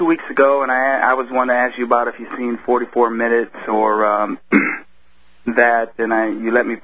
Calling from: Texas, United States; Yeah, I'm calling from Texas. It's a child support issue.

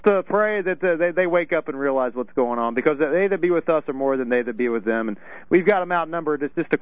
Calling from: St. Louis, Missouri, United States; St. Louis area.

